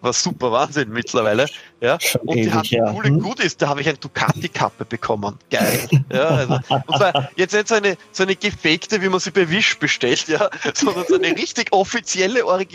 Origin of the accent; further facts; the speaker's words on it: Austria; als Österreicher